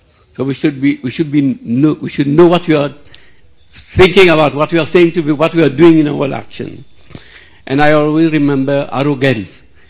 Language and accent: English; Mauritius; from Mauritius.